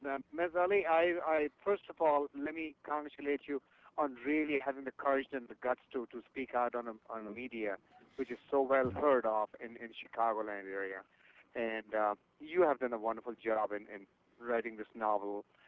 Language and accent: English; India; I'm a Hindu from India.